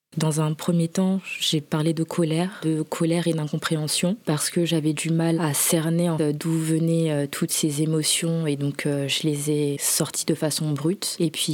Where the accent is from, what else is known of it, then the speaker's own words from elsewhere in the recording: Évry, Île-de-France, France; now in Nantes, France; j'ai 26 ans. J'ai grandi en fait à Évry dans le 91 en région parisienne et j'ai déménagé il y a peu de temps à Nantes à l'âge de 7 ans.